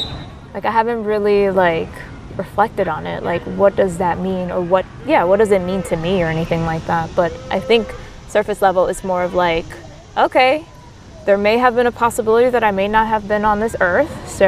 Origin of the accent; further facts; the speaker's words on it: Stamford, Connecticut, United States; born there; Oh, I was born in Stamford, Connecticut.